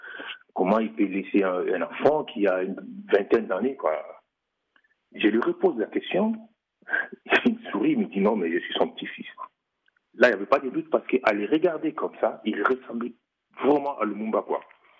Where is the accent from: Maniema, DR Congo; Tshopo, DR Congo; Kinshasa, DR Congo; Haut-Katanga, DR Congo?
Tshopo, DR Congo; Kisangani; je me suis réuni des réunions du parti à la maison chez nous, à Kisangani. Moi, j'étais tout petit, j'avais 8 ans.